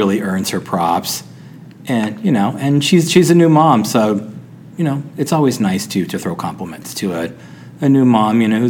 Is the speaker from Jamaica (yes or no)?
no; California, United States; And I'm from Southern California.